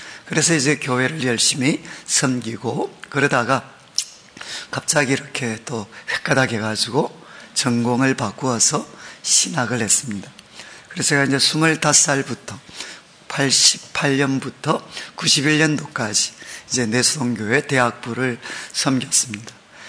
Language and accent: Korean; Daegu, South Korea; moved away; 저는 원래 고향이 대구인데 그래도 이제 공부를 좀 했으니까 서울을 왔겠죠.